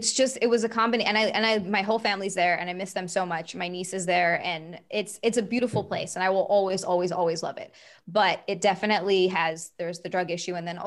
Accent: Hawaii, United States; So she did that, but on a different island than the island we're from. So we're from the Big Island.

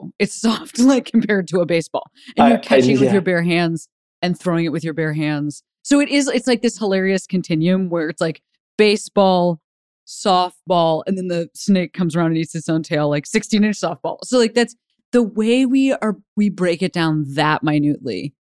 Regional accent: Chicago, Illinois, United States; The reason I'm saying this is I'm from Chicago.

